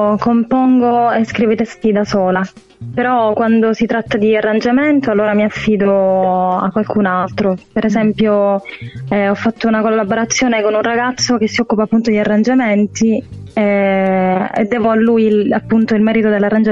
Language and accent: Italian; Bagheria, Sicily, Italy; Sono di Bagheria, in provincia di Palermo. siciliana.